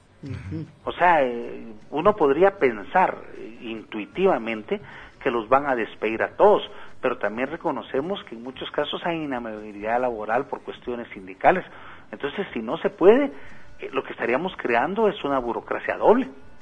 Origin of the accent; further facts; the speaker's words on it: Guatemala; Aquí voy a platicar como guatemalteco común